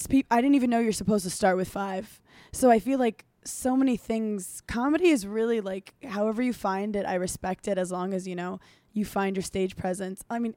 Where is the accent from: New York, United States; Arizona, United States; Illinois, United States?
New York, United States; New York City; he thought I was like … or something because I'm this girl from Brooklyn.